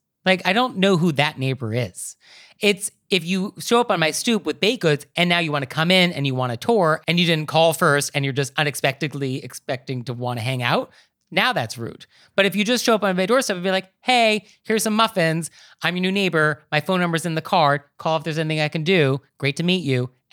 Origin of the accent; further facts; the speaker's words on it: California, United States; Yes, I'm from Marin County. You cannot get more bedroom community than that.